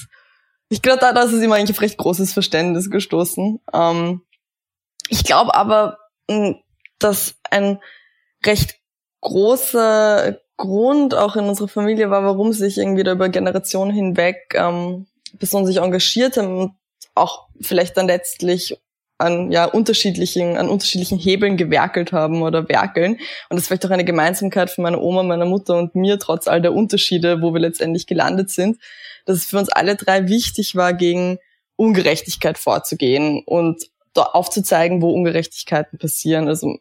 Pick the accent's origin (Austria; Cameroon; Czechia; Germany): Austria; Kleinhöflein, Burgenland; ich bin in Burgenland aufgewachsen, in einem kleinen Vorort von Eisenstadt, Kleinhöflein heißt das. Also wir haben nicht mal ein eigenes Ortsschild